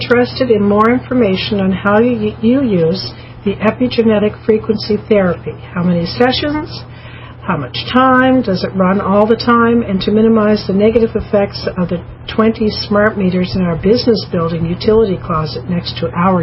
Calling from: Campbell River, British Columbia, Canada; from Campbell River up in British Columbia.

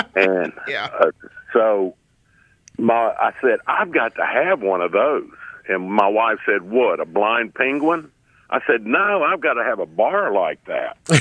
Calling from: Fish River, United States; I'm calling from the End of the Road Bar and Grill.

